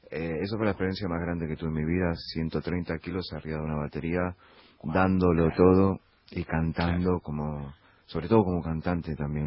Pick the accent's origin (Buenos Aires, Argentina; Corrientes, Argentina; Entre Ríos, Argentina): Buenos Aires, Argentina; De acá, de Buenos Aires.